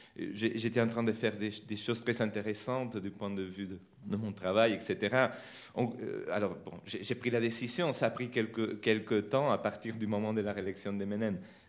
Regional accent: Argentina; French is a second language; moved away; J'ai quitté l'Argentine parce que je voulais le faire et je savais que je pouvais retourner et je peux retourner quand je veux, quand je voulais.

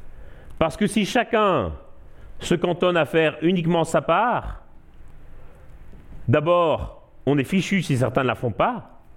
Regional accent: Belgium; je suis né en Belgique et pendant toute mon adolescence, la Belgique a connu une période de très grande austérité

